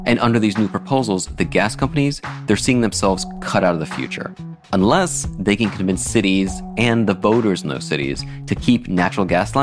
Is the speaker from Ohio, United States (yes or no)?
no; Florida, United States; I grew up in Florida where everyone had an electric stove.